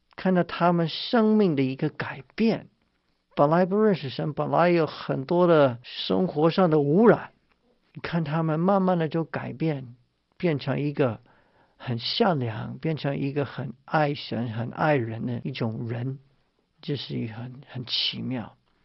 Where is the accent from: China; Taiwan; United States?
United States; Chinese is a second language; 我是老美，他们是老中